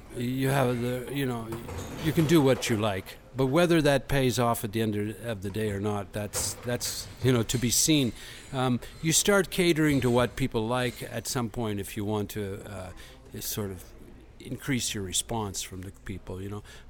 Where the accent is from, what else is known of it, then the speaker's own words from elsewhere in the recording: England, United Kingdom; it's a real asset being an Englishman singing English songs.